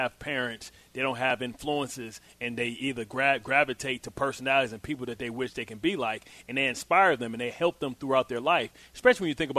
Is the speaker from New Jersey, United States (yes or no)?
no; Detroit, Michigan, United States; I'm from Detroit, Michigan. I grew up around all black people. My first, only had one white student in my entire school. I was really segregated. And, you know, I grew up in the 80s during the height of the drug and gang era.